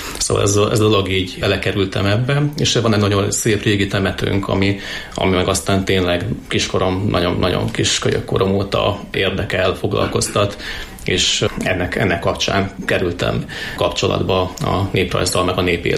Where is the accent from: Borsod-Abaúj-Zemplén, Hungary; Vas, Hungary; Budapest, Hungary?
Borsod-Abaúj-Zemplén, Hungary; Gelej; born there; Gelején születtem